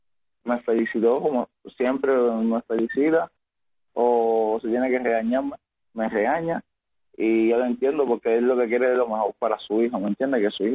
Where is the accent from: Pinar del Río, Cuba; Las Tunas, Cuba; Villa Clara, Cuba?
Las Tunas, Cuba; mi gente de Las Tunas, mi gente de La Habana, mi gente de Cuba, mi pueblo cubano